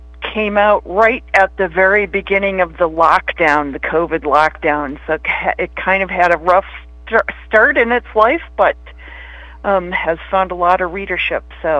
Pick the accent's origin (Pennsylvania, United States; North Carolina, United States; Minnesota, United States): Minnesota, United States; St. Peter; but I grew up in St. Peter, so I have pretty long roots in Minnesota